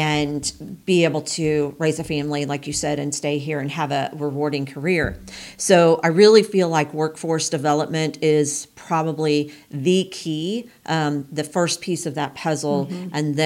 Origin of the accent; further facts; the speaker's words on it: Pleasant Hope, Missouri, United States; So I'm from Pleasant Hope.